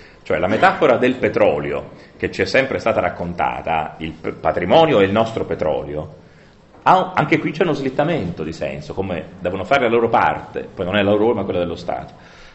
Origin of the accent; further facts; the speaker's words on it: Florence, Tuscany, Italy; non so se ve ne siete accorti, lo dico da fiorentino